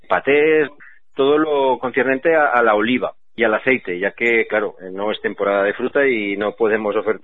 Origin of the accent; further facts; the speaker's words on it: Caspe, Aragon, Spain; somos gente de Caspe que colaboramos con gente de Caspe y entre todos nos apoyamos